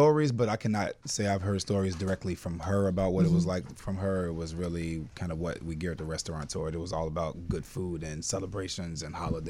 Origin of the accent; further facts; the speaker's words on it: Chicago, Illinois, United States; Actually, I'm from Chicago. I was born and raised in Chicago, but Luella, which is my great grandmother, she's from Mississippi.